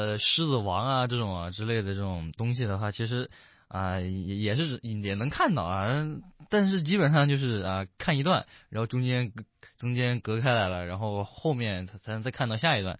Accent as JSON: {"language": "Chinese", "country": "China", "tie": "born or raised there", "moved": "yes", "lives_now": "United States", "said": "那我的话也是跟也是因为就是在中国长大的嘛，然后半路才过来的"}